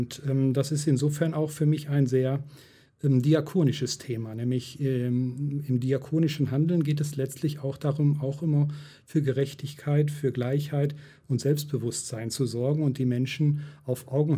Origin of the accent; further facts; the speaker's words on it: Bonn, North Rhine-Westphalia, Germany; Aber Bornheim ist bei mir auch um die Ecke. Ich komme ja aus Bonn.